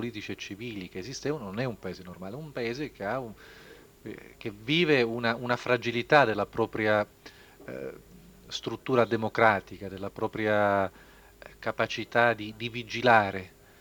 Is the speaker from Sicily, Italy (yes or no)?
yes; Sicily, Italy; ve lo dico da siciliano